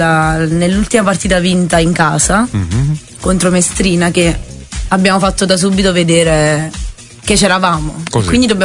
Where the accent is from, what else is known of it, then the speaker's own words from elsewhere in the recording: Avellino, Campania, Italy; Sì, allora io sono di Avellino.